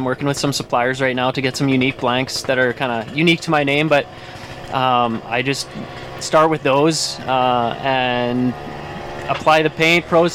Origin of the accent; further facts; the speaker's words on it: Winnipeg, Manitoba, Canada; I am from Winnipeg, Manitoba